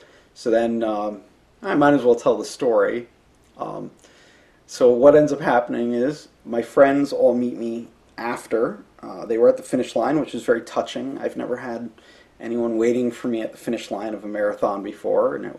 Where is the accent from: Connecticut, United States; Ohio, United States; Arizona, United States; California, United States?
Connecticut, United States; Hamden; Clint also puts on the Hamden Hills Half Marathon, my hometown throwdown.